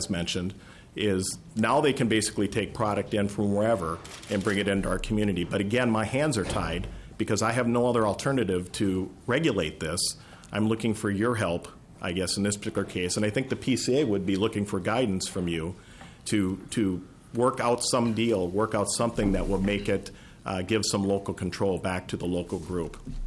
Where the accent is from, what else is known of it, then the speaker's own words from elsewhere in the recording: Cottage Grove, United States; I've actually born and raised in Cottage Grove. My family lives there. My wife's parents still live there.